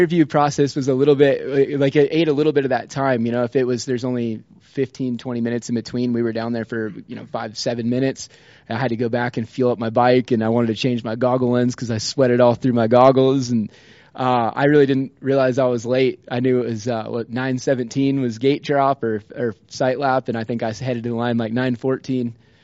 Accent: Oregon, United States; also born or lived in Southern California; I grew up in Oregon and then lived in Southern California

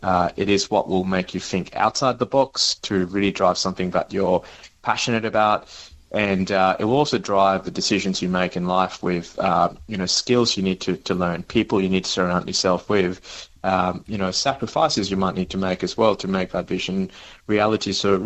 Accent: Mauritius; growing up in Mauritius, where I was born and lived almost half of my life

